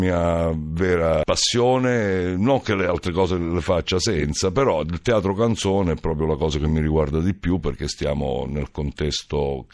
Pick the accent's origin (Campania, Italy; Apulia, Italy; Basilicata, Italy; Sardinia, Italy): Basilicata, Italy; Intanto questo sound, questo mio accento che tutte le scuole di dizione non sono riuscite a togliere.